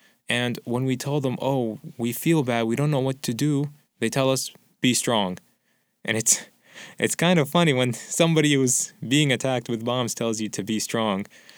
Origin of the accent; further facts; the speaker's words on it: Champaign-Urbana, Illinois, United States; I'm an American of Palestinian descent, and my identity is I'm from Champaign-Urbana.